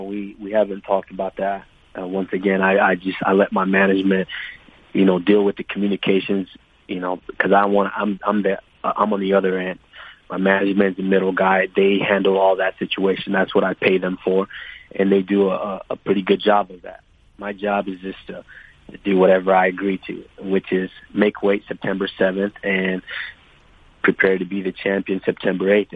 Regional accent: Dallas, Texas, United States; I'm from Dallas, Texas. That's my hometown.

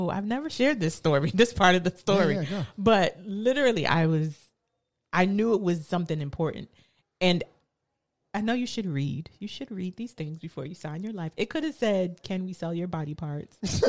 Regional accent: Brooklyn, New York, United States; I'm from Brooklyn. So you're around, being in New York, celebrity is really nothing.

